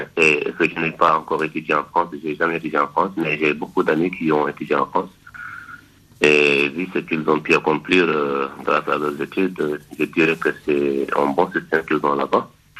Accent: Mauritania; Je suis originaire de la Mauritanie.

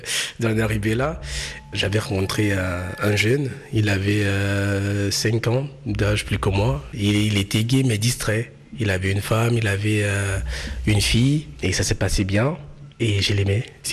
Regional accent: Cameroon; Je suis né au Cameroun. Et du coup, j'ai grandi un peu isolé dans mon petit coin.

